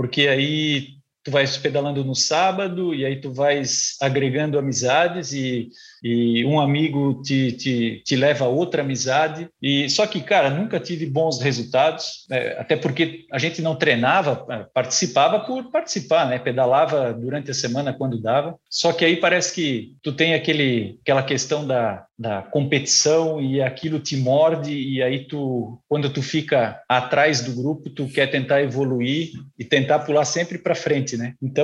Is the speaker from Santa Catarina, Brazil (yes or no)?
yes; Santa Catarina, Brazil; Venho de uma cidade do interior, daqui de Santa Catarina, e a bicicleta fazia parte, era o nosso meio de transporte, a locomoção.